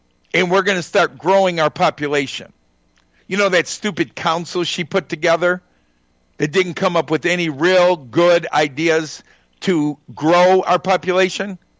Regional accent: Michigan, United States; I made a difference in my home state of Michigan.

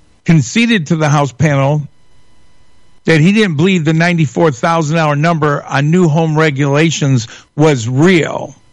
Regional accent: Michigan, United States; Granted, I'm from West Michigan. I'm in what is considered a less regulatory area than some other parts of the state

